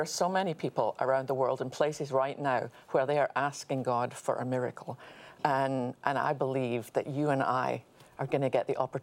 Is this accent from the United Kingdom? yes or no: yes; United Kingdom; As a British person, let me just say, excellent choice.